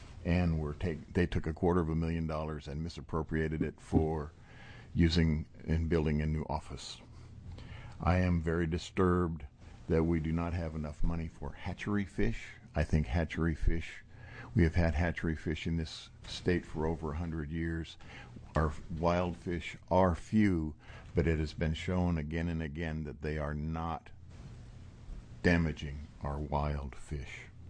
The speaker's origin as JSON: {"language": "English", "town": "Gresham", "region": "Oregon", "country": "United States", "said": "I'm from Gresham, Oregon."}